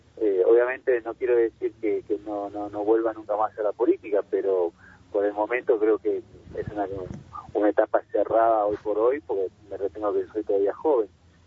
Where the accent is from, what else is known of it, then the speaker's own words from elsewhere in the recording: Monte Grande, Buenos Aires Province, Argentina; also born or lived in Santiago del Estero; yo nací en Santiago del Estero, me crié en Monte Grande, acá en un partido de Esteban Echeverría, en Buenos Aires, o el Gran Buenos Aires